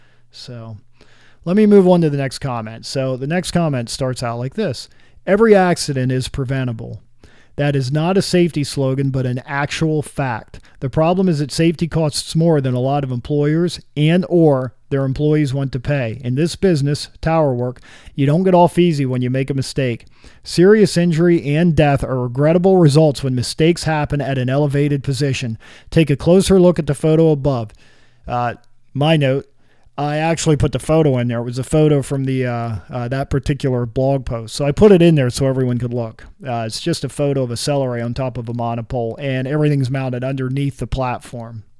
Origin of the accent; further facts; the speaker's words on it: United States; across the U.S., you can tell I'm from the States.